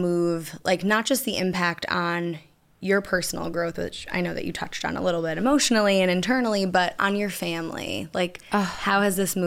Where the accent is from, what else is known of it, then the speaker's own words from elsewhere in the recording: New York, United States; also born or lived in Boston; I mentioned I'm from New York. And when I first moved here, like, and even being in Boston, like, no one smiled on the street.